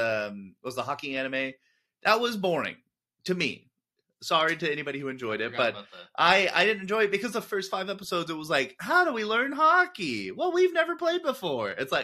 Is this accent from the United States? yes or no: yes; United States; I'm American, but, you know. I grew up watching soccer